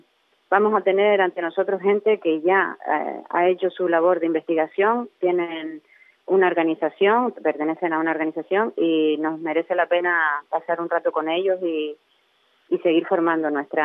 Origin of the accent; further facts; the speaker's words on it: Canary Islands, Spain; porque somos canarios, somos isleños